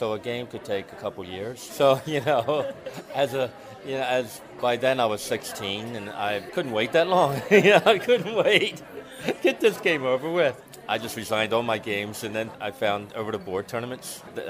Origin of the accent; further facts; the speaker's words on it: Baltimore, Maryland, United States; I'm from Baltimore.